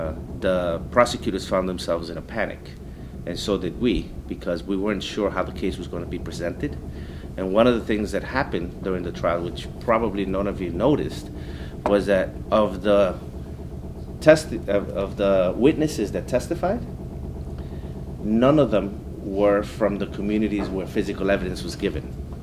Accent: New York, United States; now in Guatemala; I grew up in New York and I went back to Guatemala in 95.

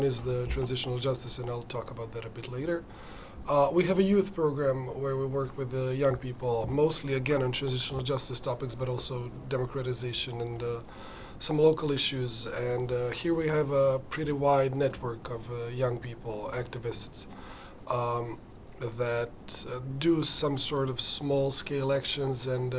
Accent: Petrinja, Sisak-Moslavina County, Croatia; now in Zagreb, Croatia; I'm actually from Petrinja, which is a small town, some 50 kilometers from Zagreb, from the capital. And during the war, I lived in Sisak, which is very close because Petrinja was occupied. And I moved to Zagreb to college and live there.

